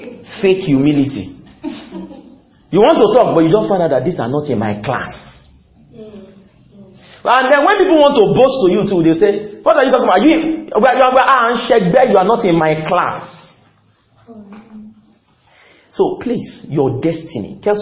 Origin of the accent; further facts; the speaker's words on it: Ife, Osun, Nigeria; I was born in Ife, I grew in Ife, I schooled in Ife. Oh God, when will I go out of Ife?